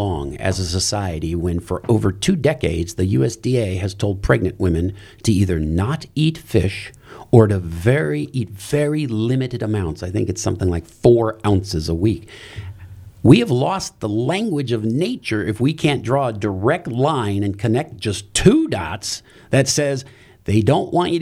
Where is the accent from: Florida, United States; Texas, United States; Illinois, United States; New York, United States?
Illinois, United States; Aurora; Many communities around, including my hometown of Aurora, Illinois, have multiple drop sites.